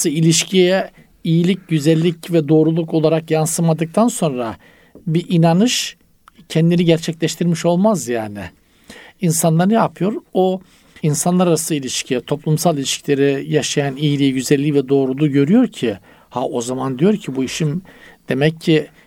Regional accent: Black Sea Region, Turkey; Çok bizim Karadeniz'de darlanmak denir hocam.

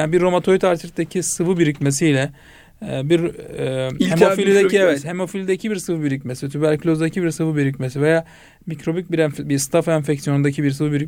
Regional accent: İskenderun, Hatay, Turkey; 1974 doğumluyum. İskenderun'da ilk ortaöğretimi tamamladım.

